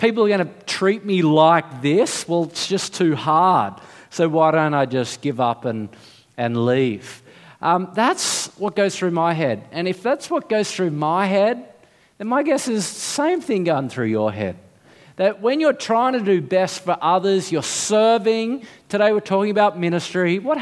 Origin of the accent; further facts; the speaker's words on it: Australia; born there; I'm an Aussie, I was born here